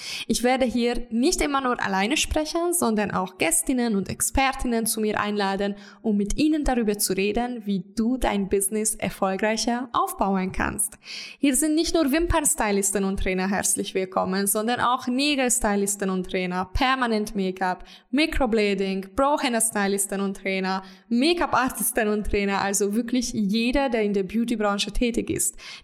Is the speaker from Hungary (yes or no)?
yes; Hungary; German is a second language; moved away as an adult; now in Germany; Ich komme ursprünglich aus Ungarn. In 2015 mit 20 Jahren war ich so crazy, dass ich ohne Sprachkenntnisse mit 500 Euro in der Hand alleine nach Deutschland ausgewandert bin